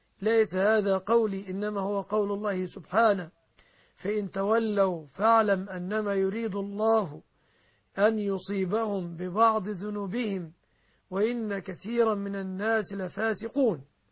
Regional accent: Egypt

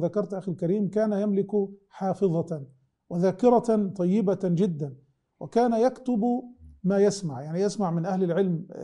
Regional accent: Egypt; فنرى مثلا عندنا في مصر مثلا القاف تنطق همزة

